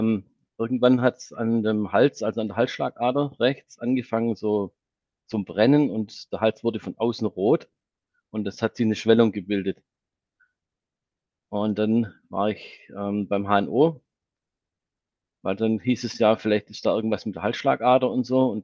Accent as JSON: {"language": "German", "town": "Nürtingen", "region": "Baden-Württemberg", "country": "Germany", "said": "ich komme aus Nürtingen."}